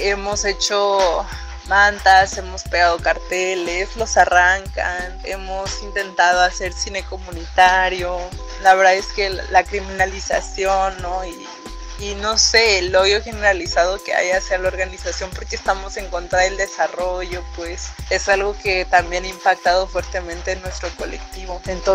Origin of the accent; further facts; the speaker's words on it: Mazatlán, Sinaloa, Mexico; Yo soy originaria de Mazatlán, Sinaloa